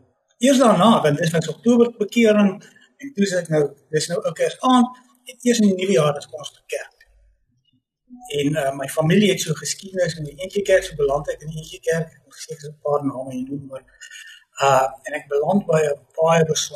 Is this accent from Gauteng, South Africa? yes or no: yes; Troyville, Gauteng, South Africa; So aan die ooste kant van Johannesburg, arm area, Troyville, groot geword. Maar met groot genade beland in baie goeie skool. So ek het by JP Boys gematrikuleer.